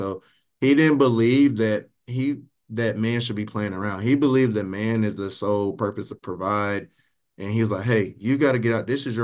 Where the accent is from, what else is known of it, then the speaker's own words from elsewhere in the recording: Detroit, Michigan, United States; you know, I'm originally from Detroit.